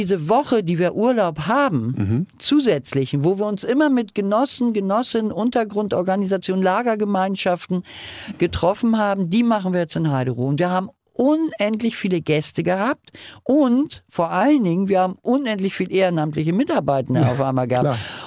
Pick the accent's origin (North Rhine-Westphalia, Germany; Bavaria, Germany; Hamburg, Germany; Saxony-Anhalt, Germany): Hamburg, Germany; ich bin Hamburgerin, ich bin Feministin, ich bin Wessi